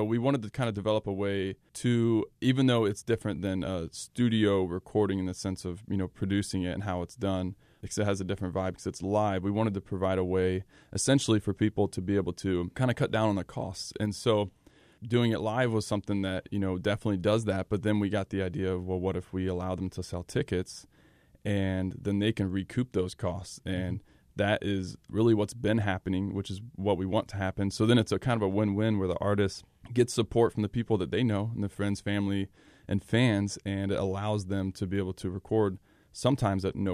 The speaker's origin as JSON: {"language": "English", "town": "Chillicothe", "region": "Ohio", "country": "United States", "tie": "born or raised there", "said": "So it was really myself for a while. I grew up in Chillicothe and was out of my mom's basement, just started recording my own stuff and just had a passion for it."}